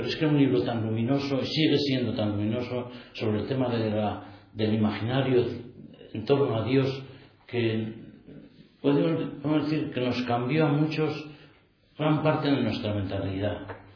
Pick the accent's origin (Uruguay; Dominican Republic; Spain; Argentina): Spain; Navarre; nosotros somos de Navarra, somos de aquí, y no tenemos, no hemos vivido en la cultura judía.